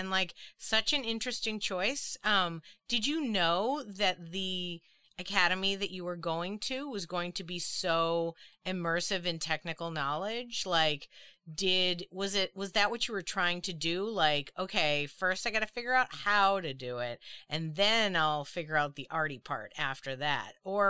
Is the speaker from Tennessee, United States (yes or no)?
no; Boston, Massachusetts, United States; I'm from Boston. I get making fun of your friends. Oh yeah, we're a harsh bunch, so I get it.